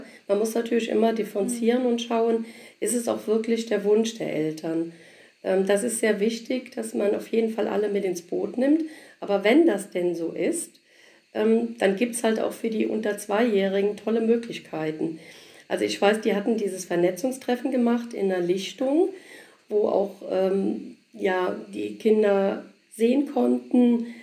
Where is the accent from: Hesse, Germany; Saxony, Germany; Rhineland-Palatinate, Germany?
Rhineland-Palatinate, Germany; ich komme aus Rheinland-Pfalz